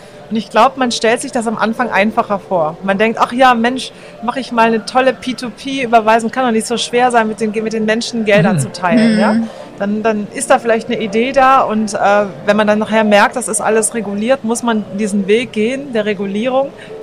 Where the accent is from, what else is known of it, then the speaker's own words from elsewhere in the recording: Germany; ich lebe in Deutschland, ich bin Deutsche und Deutschland ist meine Heimat.